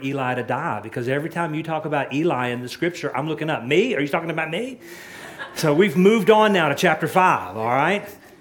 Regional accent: Texas, United States; I grew up in East Texas, and it was Dagon.

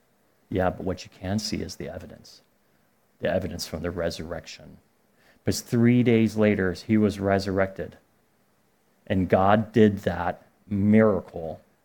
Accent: Arizona, United States; I'm from Arizona. I'm going to live in Arizona. I'm going to die in Arizona. I'm an Arizonan.

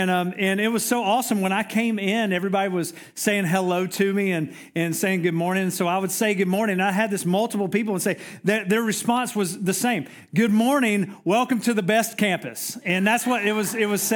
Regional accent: Georgia, United States; I remember growing up. I grew up in Middle Georgia, and I remember going to church.

